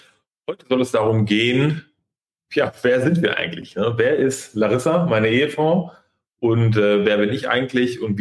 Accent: Detmold, North Rhine-Westphalia, Germany; born there; ich bin in Detmold geboren, kennt vielleicht die wenigsten, das ist in der Nähe von Bielefeld und Paderborn.

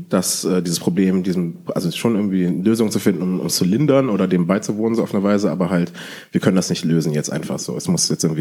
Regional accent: Cologne, North Rhine-Westphalia, Germany; ich komme eigentlich aus Köln, war letztens in Köln bei meiner Familie.

